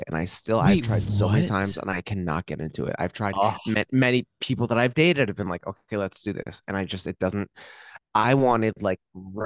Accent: New Jersey, United States; But like where I'm from, Central Jersey, it was a very like mixed demographic.

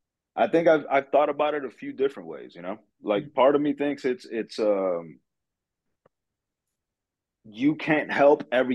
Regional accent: Miami, Florida, United States; Like I'm from Miami, bro.

